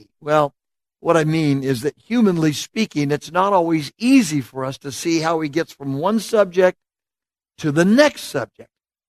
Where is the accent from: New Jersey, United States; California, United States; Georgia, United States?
California, United States; I had to check that out because I'm from California, and FAT is the code for Fresno, California.